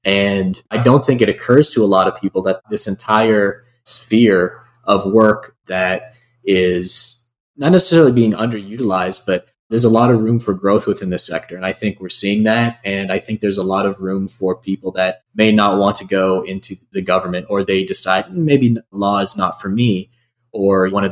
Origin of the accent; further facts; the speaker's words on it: Ontario, Canada; I grew up in Canada for quite a while, lived just outside Toronto.